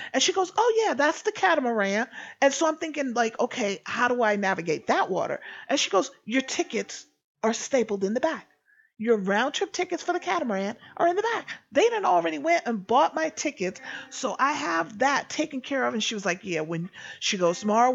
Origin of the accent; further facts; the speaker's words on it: the South, United States; So now, I am from the South. I did not grow up on a farm